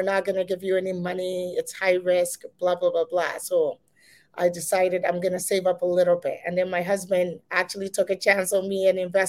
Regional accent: Ghana; now in Canada; And I'm not from Canada. I'm Ghanaian. And so even if, I live here, I always have to think about back home

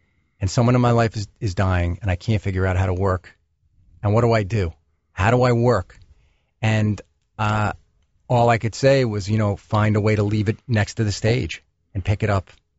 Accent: New York, United States; Well, I'm a New Yorker, so when I'm in L.A. driving around to Hollywood meetings in the car, we're always going diagonal the whole time.

